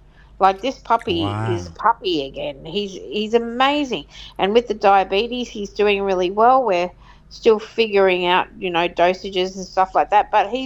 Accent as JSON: {"language": "English", "country": "Australia", "said": "and as an Australian, I guess because we're so laid back, I might have found them rude"}